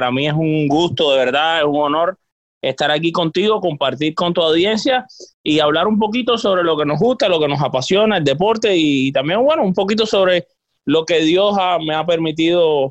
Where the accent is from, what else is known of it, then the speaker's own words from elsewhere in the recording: Matanzas, Cuba; en mi ciudad natal, en Matanzas, en Cuba